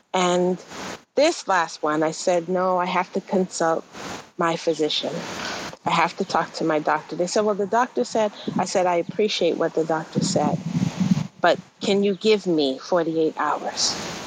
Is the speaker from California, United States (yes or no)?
no; New York, United States; I run an urban farm in Maryland. I'm a New Yorker that lives in Maryland.